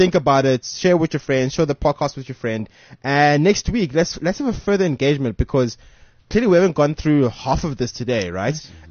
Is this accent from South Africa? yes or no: yes; South Africa; first language Tswana; English is a second language; Because if my first language is Tswana, and my second language is Zulu, and my third language is Xhosa, and whatever, because an average black person actually speaks four different languages.